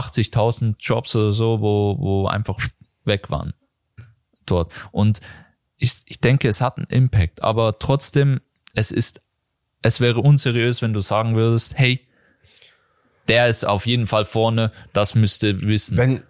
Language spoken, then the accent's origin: German; Switzerland; wenn ich als Schweizer schaue